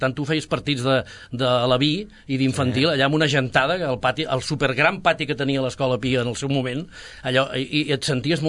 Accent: Sabadell, Catalonia, Spain; Jo vaig néixer a Sabadell, sí. Vaig començar a viure al carrer Sant Quirze, al final del carrer Sant Quirze, sí. A sobre Calçats Moix, no? Al costat de la mítica botiga del Petit

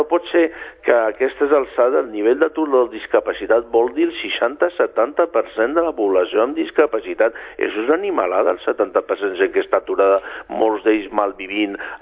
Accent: Barcelona, Catalonia, Spain; no soc ciutadà, jo soc de Barcelona.

